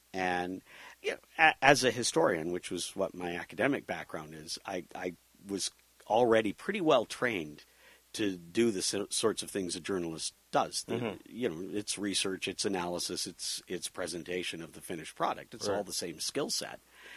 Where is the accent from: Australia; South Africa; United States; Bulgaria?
Australia; Sunshine Coast, Queensland; But we grew up on the Sunshine Coast, and yeah. I live now, you know, about a kilometer and a half from my family home.